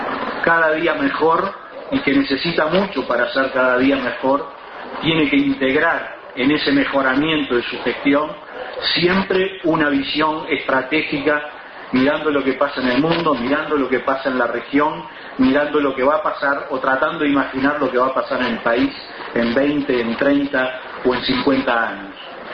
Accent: Uruguay; que reconozcamos esas raíces como uruguayos y como ancapianos

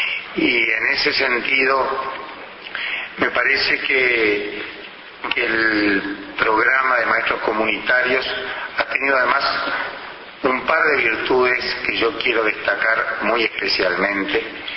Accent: Uruguay; que en su institucionalización no perdió esa capacidad de cuestionarnos diariamente como maestros, como uruguayos, como sociedad.

